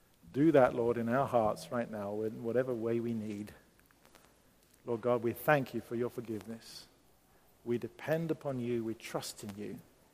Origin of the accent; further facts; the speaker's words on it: United Kingdom; now in Bremen, Germany; That's why I'm here in Bremen, because I feel, even as a British man, and I believe the UK is Europe